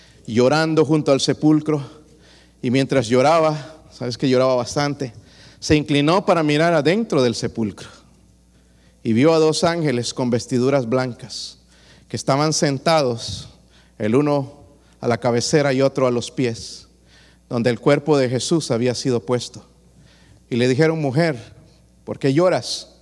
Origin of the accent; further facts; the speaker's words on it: Bolivia; also born or lived in Honduras; Allá en Bolivia hoy están haciendo muchos. Yo soy de Bolivia, mitad boliviano, mitad de Honduras, mitad de todo lado, por aquí, por allá.